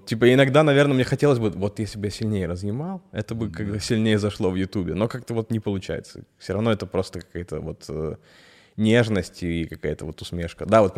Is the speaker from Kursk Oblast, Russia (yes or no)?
yes; Zheleznogorsk, Kursk Oblast, Russia; я из Курской области